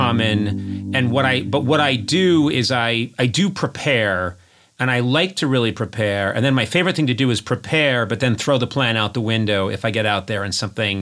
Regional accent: Ireland; Well, I'm a blamer. And I'm an Irish begrudger.

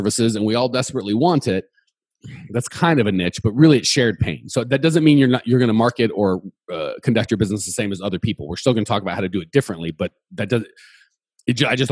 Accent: Phoenix, Arizona, United States; because I grew up in Phoenix, which is several million people in the metro.

